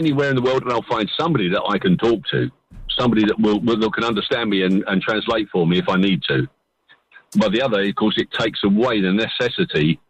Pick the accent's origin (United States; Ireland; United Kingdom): United Kingdom; London; now in Mallorca, Spain; Okay, loads and loads of immigrants in the school I went to in near New Cross.